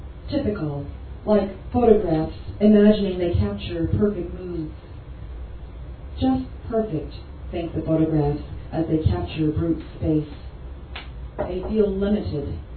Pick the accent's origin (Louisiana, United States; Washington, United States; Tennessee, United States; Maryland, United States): Louisiana, United States; New Orleans; moved away as an adult; now in Toronto, Canada; I'm from New Orleans originally, but I moved up to Toronto from New Orleans in 2005.